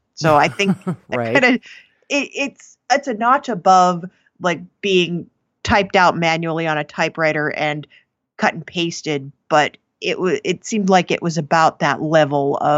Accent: Montana, United States; growing up in Montana and going to boarding school in the late 90s, there were kind of two things that people would associate with you when you'd say I'm from Montana.

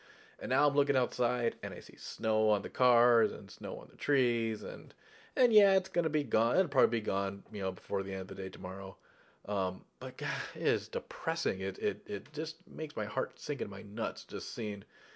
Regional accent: Midwest, United States; I don't know about you, but I grew up in the Midwest. I remember April as being a warm month.

